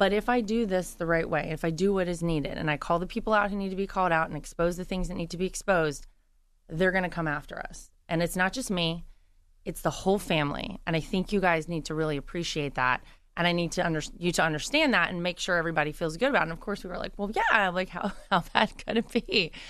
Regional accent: Wilmington, North Carolina, United States; to my hometown in Wilmington. And one thing led to another, and he told me that I was going to be responsible for winning him my home state mm-hmm. of North Carolina

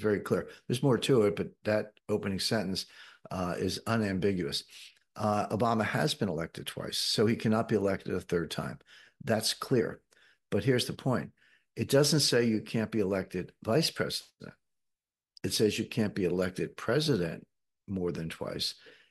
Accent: Philadelphia, Pennsylvania, United States; I grew up in the Philadelphia area, so you had the LaSalle, St. Joseph's, Villanova, Penn

